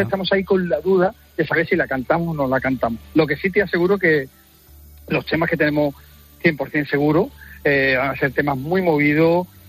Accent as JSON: {"language": "Spanish", "town": "Jerez de la Frontera", "region": "Andalusia", "country": "Spain", "tie": "born or raised there", "lives_now": "Madrid, Spain", "said": "como cristiano, como católico y como español y andaluz. De hecho, estoy aquí en Jerez, que es mi tierra, y esta tarde volvemos para Madrid, que es donde vivo habitualmente."}